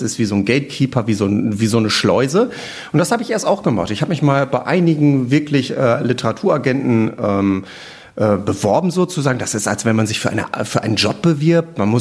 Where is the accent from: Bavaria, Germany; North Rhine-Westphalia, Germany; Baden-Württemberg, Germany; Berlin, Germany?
North Rhine-Westphalia, Germany; Dortmund; ich komme aus Dortmund und der Thriller spielt in Dortmund